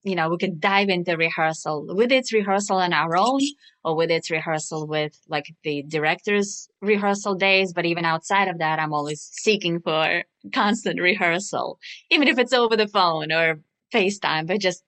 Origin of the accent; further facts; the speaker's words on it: Russia; I am originally from Russia.